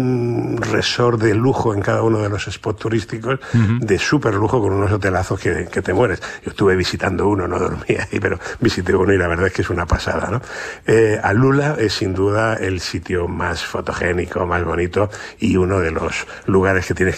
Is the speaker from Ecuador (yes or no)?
no; Region of Murcia, Spain; A ver, para mí que soy de Murcia, es un paisaje que no me sorprende mucho. Porque en Murcia es igual, solamente hay un trocito verde en torno al río, ¿no?